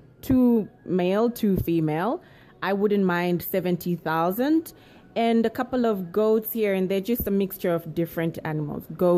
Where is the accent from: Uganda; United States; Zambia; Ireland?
Zambia; I'm actually a foreigner. I'm Chewa. I'm from Zambia.